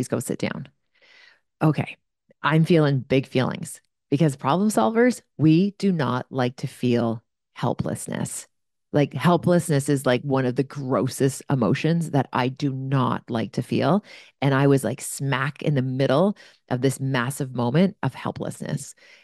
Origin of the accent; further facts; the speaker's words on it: Canada; But I'm Canadian, so I was super polite about it.